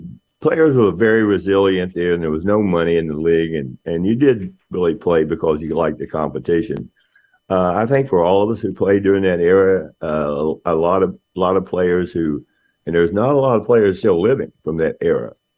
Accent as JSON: {"language": "English", "region": "West Virginia", "country": "United States", "tie": "born or raised there", "said": "to come from a real small place, play at West Virginia, my home state, which I still love today"}